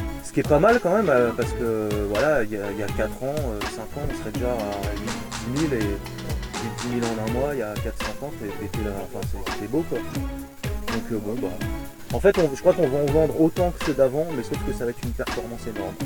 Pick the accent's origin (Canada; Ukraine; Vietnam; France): France; Paris, Île-de-France; Tu vois, nous on est nés à Paris, on est des vrais Parisiens.